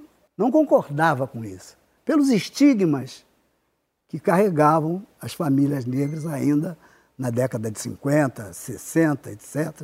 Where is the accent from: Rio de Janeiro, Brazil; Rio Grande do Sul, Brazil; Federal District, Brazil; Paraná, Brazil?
Rio de Janeiro, Brazil; Eu morava no Irajá, nasci no Irajá e me criei no Irajá. Só saí com 26 anos.